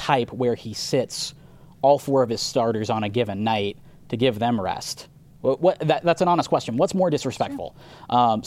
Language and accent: English; Arizona, United States; I grew up in Arizona, so what is snow?